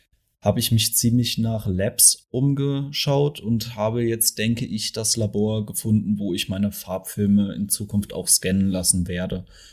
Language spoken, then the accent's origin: German; Mannheim, Baden-Württemberg, Germany; Also, ich komme ja aus Mannheim.